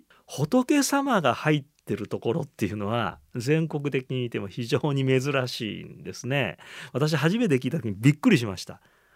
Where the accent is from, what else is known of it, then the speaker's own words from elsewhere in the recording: Nara, Japan; 私のふるさと奈良ではね、